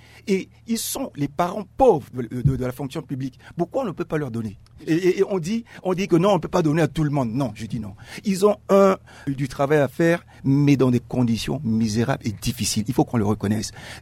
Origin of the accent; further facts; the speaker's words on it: Central African Republic; Non, on est centrafricain d'ailleurs. On est centrafricain.